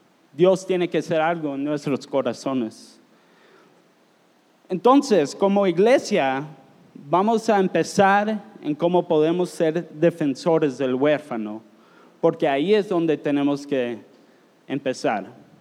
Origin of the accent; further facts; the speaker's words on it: United States; now in Guatemala; Yo soy extranjero, vengo de los Estados Unidos, pero Guatemala hoy es donde yo vivo y yo soy miembro aquí de esta iglesia.